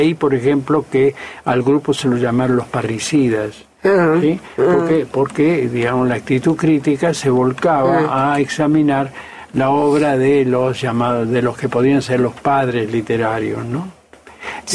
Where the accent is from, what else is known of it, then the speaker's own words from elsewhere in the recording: Rivera, Buenos Aires Province, Argentina; born there; En un pueblo lindero que se llama Rivera, cerca de, en la frontera prácticamente, entre Buenos Aires y La Pampa.